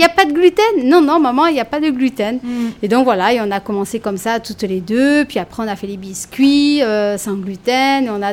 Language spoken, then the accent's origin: French; Marseille, Provence-Alpes-Côte d'Azur, France; Oui, je suis de Marseille.